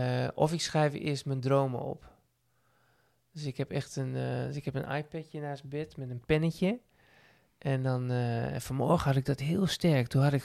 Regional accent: Assen, Drenthe, Netherlands; born there; vooral mijn moeder is heel vaak verhuisd binnen en rond Assen, waar ik geboren ben.

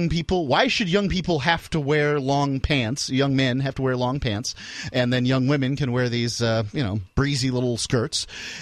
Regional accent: Bradenton, Florida, United States; born or raised there

